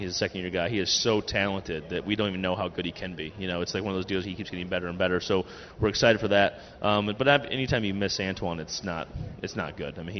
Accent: California, United States; But we grew up in California.

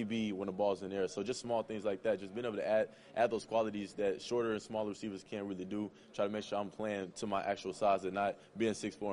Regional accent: Brenham, Texas, United States; I'm from Bluebell, Texas for a lot of times because I tell them Brenham, Texas, they don't know where it is.

